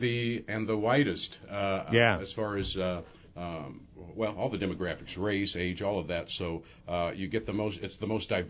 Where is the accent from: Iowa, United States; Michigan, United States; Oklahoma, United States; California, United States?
Iowa, United States; Burlington; Again, I was born and raised in Burlington, so but a lot of my friends, I graduated class of 87, they've moved away